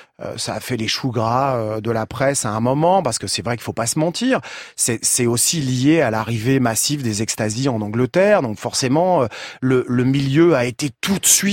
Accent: France; quand j'étais gamin en France

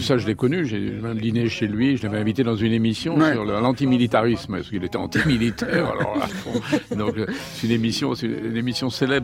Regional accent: Lyon, Auvergne-Rhône-Alpes, France; Les amours un peu contrariés dans ma ville natale, Lyon.

